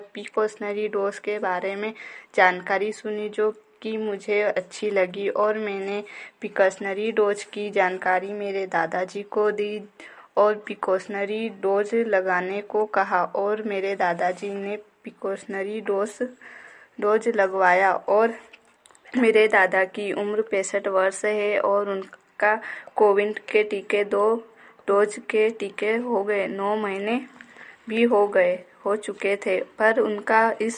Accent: Chandpur, India; और मैं ग्राम चांदपुर से हूँ।

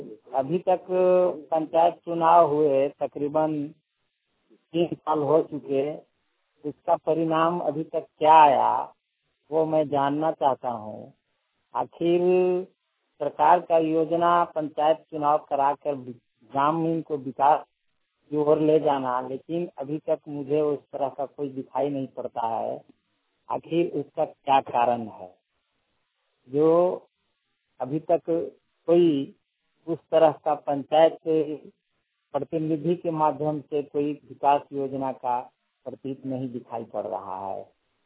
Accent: Leslieganj, Jharkhand, India; थाना लेस्लीगंज, जिला प्रणाम का रहने वाला हूँ।

